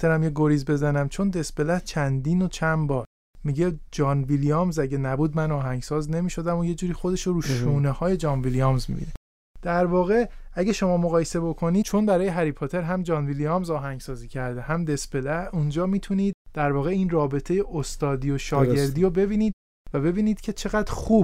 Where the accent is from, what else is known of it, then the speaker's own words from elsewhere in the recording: Iran; شاید ما از این لحاظ به عنوان یک ایرانی دست بالا رو داشته باشیم